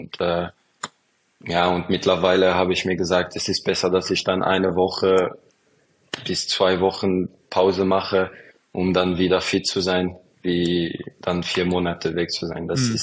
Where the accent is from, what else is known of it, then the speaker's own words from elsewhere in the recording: Luxembourg; Ja, ich bin in Luxemburg groß geworden.